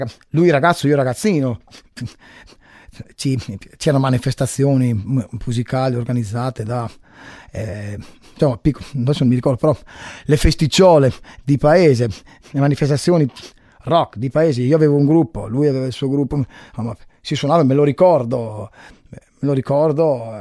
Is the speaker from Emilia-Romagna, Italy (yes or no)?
yes; Correggio, Emilia-Romagna, Italy; quando la gente sa che sono di Correggio, viene spontaneo, ma è normale